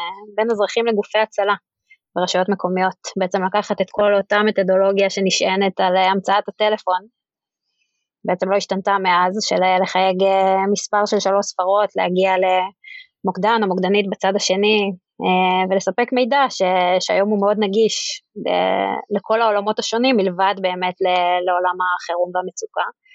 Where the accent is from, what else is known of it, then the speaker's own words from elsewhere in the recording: Modi'in-Maccabim-Re'ut, Central District, Israel; התחלתי כילדה חביבה ביישוב ראות, מכבים.